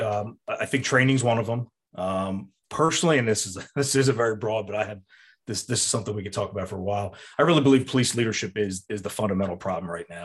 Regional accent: Pennsylvania, United States; So my only experience with police were growing up in the town I grew up outside of Philadelphia

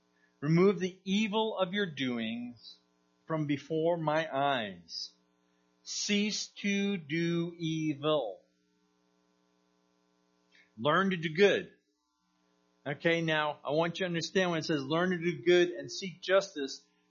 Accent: New Jersey, United States; So I'm from New Jersey, so I can make fun of New Jersey. No one else can.

